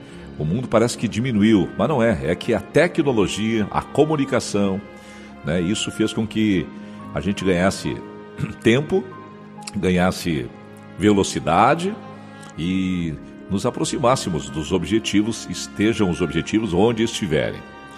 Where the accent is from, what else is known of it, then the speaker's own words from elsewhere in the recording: Santa Maria, Rio Grande do Sul, Brazil; moved away as an adult; now in Rio de Janeiro, Brazil; Eu quando saí do Rio Grande do Sul, da cidade de Santa Maria, minha mãe dizia, por que você vai trabalhar tão longe?